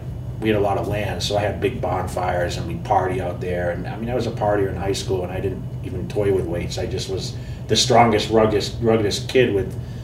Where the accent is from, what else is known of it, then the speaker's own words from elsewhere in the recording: Massachusetts, United States; I'm from Massachusetts. I grew up in a small town there, 6,000 people. I'm the youngest of seven kids, and no one lifted weights.